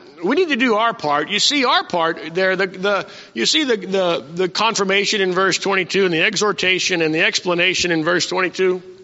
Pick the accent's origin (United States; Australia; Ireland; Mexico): United States; Maryland; now in Arizona, United States; I came from Maryland to Arizona to be the pastor here.